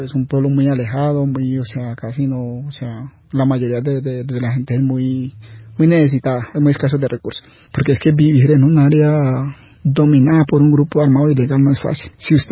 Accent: Vaupés, Colombia; yo pertenezco a una familia indígena. Soy del departamento del Vaupés, ahí cerca a la jurisdicción de Mitú, que es la capital.

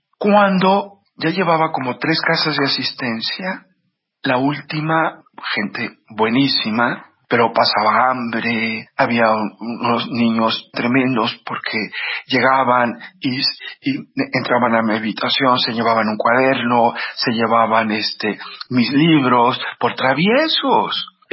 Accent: Mexico; also born or lived in Seville, Spain; Después volvimos a México. Mis padres me dijeron, si tú quieres, hacemos el esfuerzo y te quedas, terminas la universidad allá, en Sevilla.

